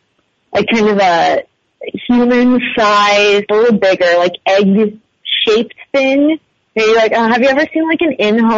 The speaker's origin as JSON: {"language": "English", "town": "Los Angeles", "region": "California", "country": "United States", "said": "Like, I'm from Los Angeles. We have a drought, you know?"}